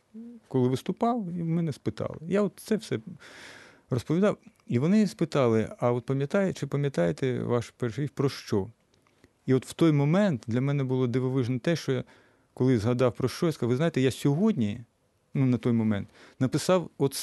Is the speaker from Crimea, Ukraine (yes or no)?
yes; Yevpatoria, Crimea, Ukraine; То було в Євпаторії, я народився в Євпаторії, там школу закінчив.